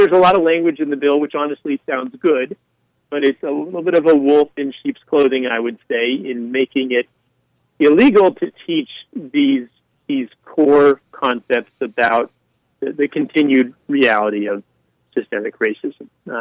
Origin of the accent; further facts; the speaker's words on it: New Hampshire, United States; growing up in New Hampshire as a person of European descent